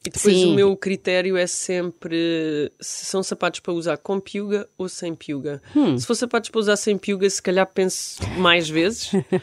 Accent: Santiago do Escoural, Évora, Portugal; also born or lived in Beja; Eu nasci em Beja e depois, antes, na pré-adolescência, fui viver para Santiago dos Coral.

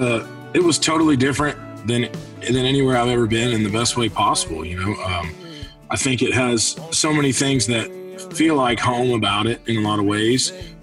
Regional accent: Asheville, North Carolina, United States; I was born in North Carolina, Asheville, North Carolina.

